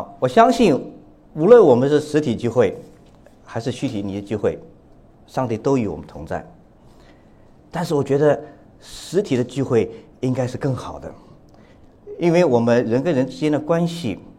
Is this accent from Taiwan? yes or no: no; China; 我们中国人比较小心一点啊